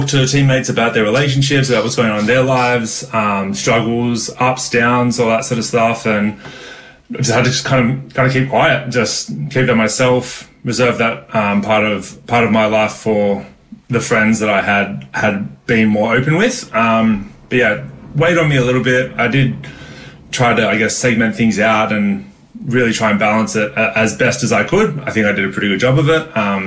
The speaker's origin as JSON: {"language": "English", "town": "Sydney", "region": "New South Wales", "country": "Australia", "said": "I'm from Sydney"}